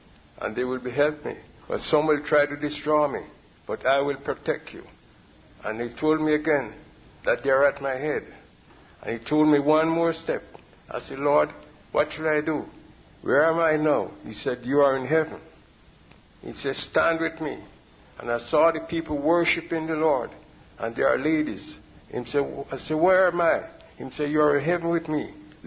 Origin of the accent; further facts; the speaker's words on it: Jamaica; And the men on the job didn't respond to me because I'm from Jamaica.